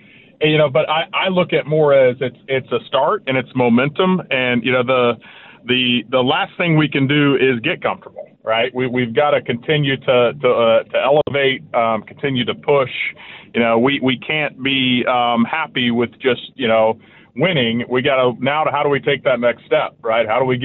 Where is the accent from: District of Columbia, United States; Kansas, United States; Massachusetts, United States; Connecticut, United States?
Kansas, United States; Manhattan; because I grew up there in Manhattan and going to ball games.